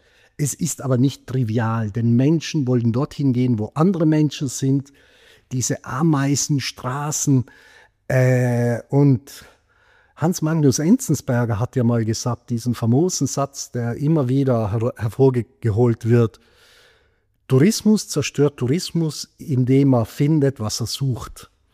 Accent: Trentino-Alto Adige, Italy; now in Germany; Ich bin noch hier sehr verwurzelt und meine Heimat wird immer Südtirol bleiben. Ich bin aber zweiheimisch geworden im Schwarzwald

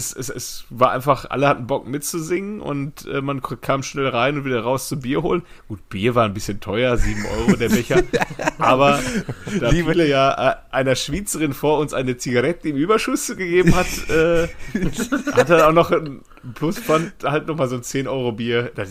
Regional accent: Germany; Ich bin halt Deutscher und wohne hier.

